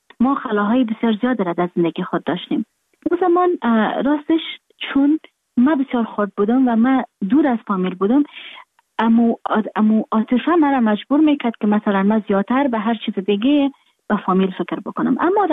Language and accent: Persian; Afghanistan; moved away; من در خارج هستم، خارج از افغانستان هستم،